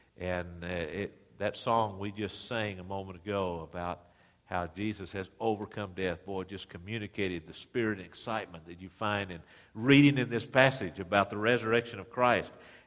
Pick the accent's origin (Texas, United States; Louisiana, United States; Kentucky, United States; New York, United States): Texas, United States; Dallas; I grew up here in Dallas. My parents were active in the church. My dad was a deacon from about 3 years old on. I've lived here in Dallas except when I went to college.